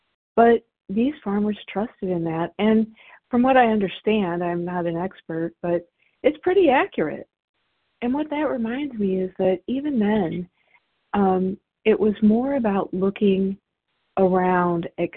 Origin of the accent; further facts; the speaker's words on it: Indiana, United States; I'm sorry. I'm from Indiana.